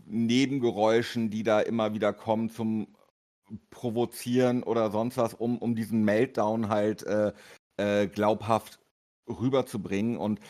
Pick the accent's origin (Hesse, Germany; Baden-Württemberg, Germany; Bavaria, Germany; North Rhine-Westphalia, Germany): North Rhine-Westphalia, Germany; Paderborn; Es sei denn, er fährt mit einem Regionalzug in meine alte Heimat Paderborn.